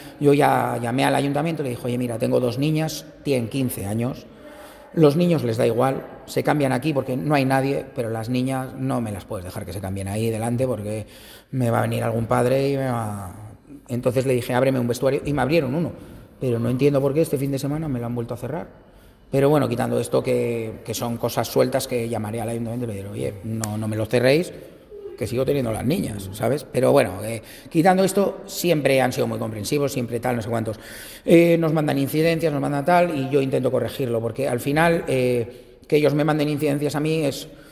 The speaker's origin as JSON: {"language": "Spanish", "region": "Basque Country", "country": "Spain", "tie": "born there", "also_born_or_lived": "Japan", "said": "mi padre es de origen japonés y mi madre es de Logroño. Yo nací en el País Vasco, he estado viviendo también en Japón."}